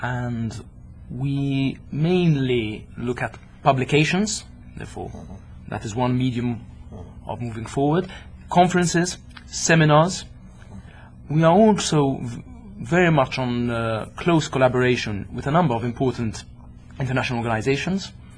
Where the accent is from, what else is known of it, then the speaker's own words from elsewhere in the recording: Paris, Île-de-France, France; born there; first language French; English is a second language; also born or lived in Malta; I had the luck of being born in Paris and following a French education, so French is actually my first language.